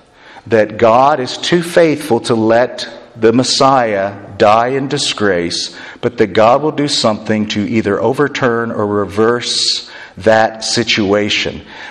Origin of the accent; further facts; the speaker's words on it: Indiana, United States; So I'm from Indiana, and yeah, Indiana was the land of paradise, right?